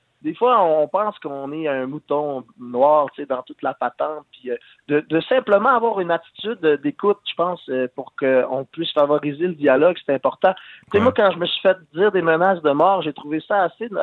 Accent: Quebec, Canada; puis de se dire qu'au final, on est tous des Québécois, tu sais

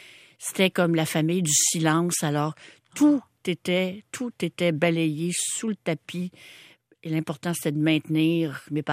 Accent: Montreal, Quebec, Canada; Oui, j'ai été élevée dans Hochelaga-Maisonneuve.

